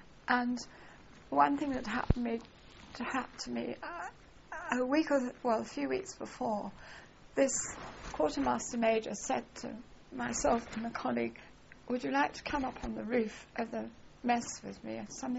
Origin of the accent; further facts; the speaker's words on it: South East England, United Kingdom; well, I come from Sussex